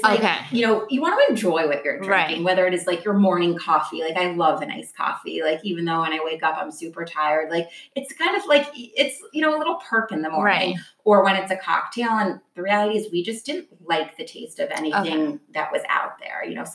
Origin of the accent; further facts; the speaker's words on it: New York City, New York, United States; I grew up on the Upper East Side, which is so funny because now like I go